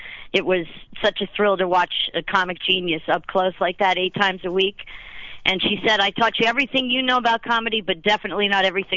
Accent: Philadelphia, Pennsylvania, United States; I'm born and raised in Philadelphia, and you can't take the Philly out of the girl, no matter how many years she leaves.

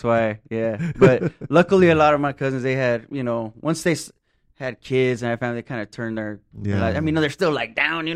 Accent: San Fernando Valley, California, United States; I was born here in San Fernando Valley, and that's where I lived when I was younger.

